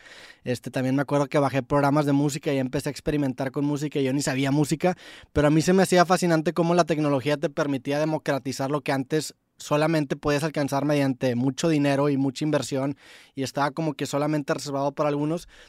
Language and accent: Spanish; Monterrey, Nuevo León, Mexico; yo soy de Monterrey, tengo 28 años, yo toda mi secundaria, pues crecí escuchando … crecí escuchando